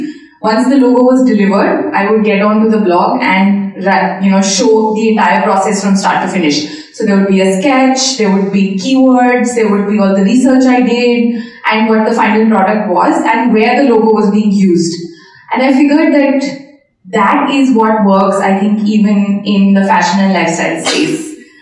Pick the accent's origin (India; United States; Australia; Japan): India; I am from India, and I can tell you that it is become a big thing there only in the last couple of years, I guess.